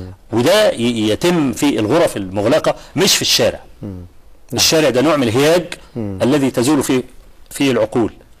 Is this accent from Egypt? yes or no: yes; Egypt; في مثلا عندنا في مصر حصل مظاهرة في استاد القاهرة